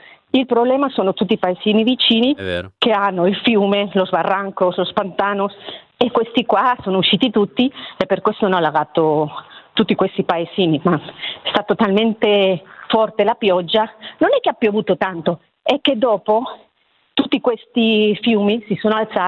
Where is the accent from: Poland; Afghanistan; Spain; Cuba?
Spain; Valencia, Valencian Community; Italian is a second language; now in Italy; io abito in Italia da tanti anni, ma sono di Valencia